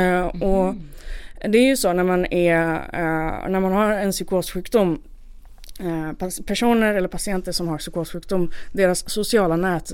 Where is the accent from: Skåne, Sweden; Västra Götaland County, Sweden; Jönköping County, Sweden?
Skåne, Sweden; Malmö; jag fick åka hem då till min hemort, tillbaka till Malmö